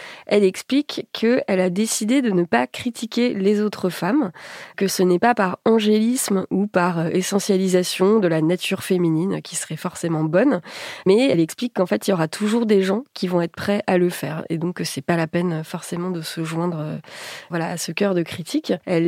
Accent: France; c'est une idée qui trouve des défenseurs et surtout des défenseuses chez nous en France.

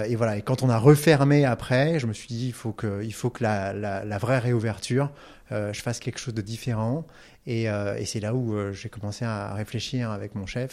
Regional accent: Russia; On est des Russes d'origine arménienne.

